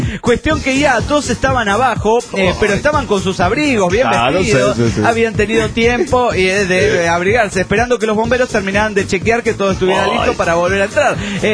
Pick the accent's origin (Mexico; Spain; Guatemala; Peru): Mexico; San Luis Potosí; also born or lived in Canada; de San Luis Potosí, México.